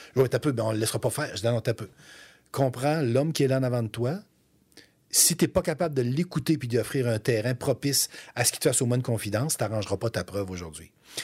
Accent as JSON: {"language": "French", "country": "Canada", "said": "on vient chercher un criminel, on le ramène chez nous au Canada"}